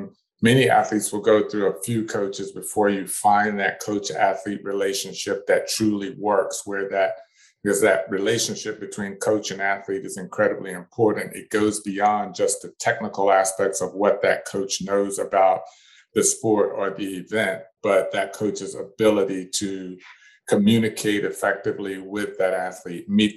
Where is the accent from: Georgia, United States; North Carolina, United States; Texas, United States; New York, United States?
Texas, United States; Couldn't avoid football in Texas, growing up in Texas.